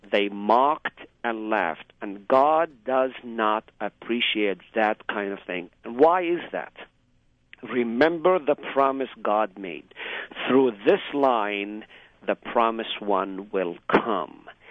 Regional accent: Israel; I grew up in Israel proper.

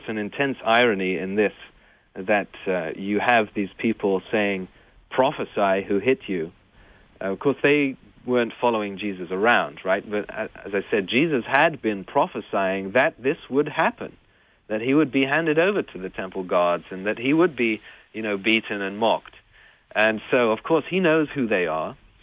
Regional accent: England, United Kingdom; now in Pittsburgh, United States; maybe you can tell I kind of grew up not in Pittsburgh, but in England. Maybe it's that my accent gives me away, like Peter's did.

